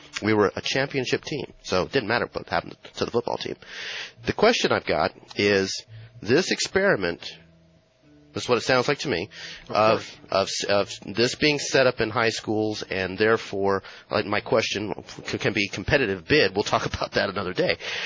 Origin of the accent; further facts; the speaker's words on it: Fresno, California, United States; when I was growing up, anything north of Shaw Avenue was the right side of the tracks. Point being, I'm from Edison High School.